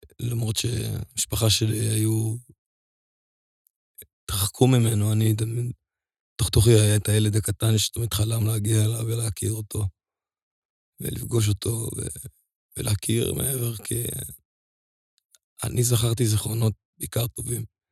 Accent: Beersheba, Southern District, Israel; גדלתי, כשנולדתי היינו גרים בשכונת י' א', ולאחר מכן עברנו לשכונת ד'.

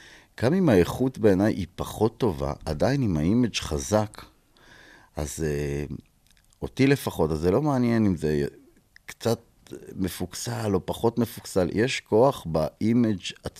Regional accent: Kiryat Ono, Tel Aviv District, Israel; אני בתור ילד, אני נולדתי במקור בקריית אונו.

